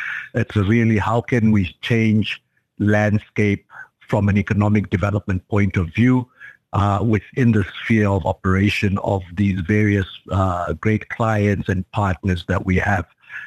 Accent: Windhoek, Khomas, Namibia; born there; I was born in Windhoek, Katatura, many moons ago, probably still at least, well, before independence, but not too long before

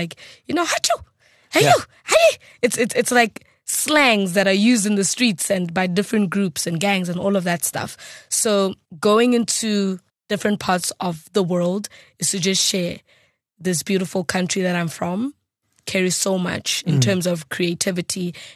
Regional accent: South Africa; as a South African, we have unique dances that everyone in the world is trying to copy

